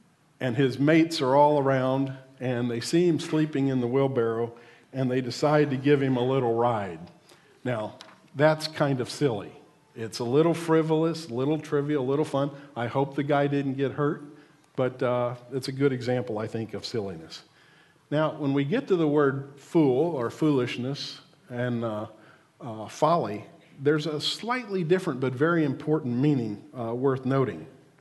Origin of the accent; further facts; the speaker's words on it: United States; I'm an American, so I have American examples.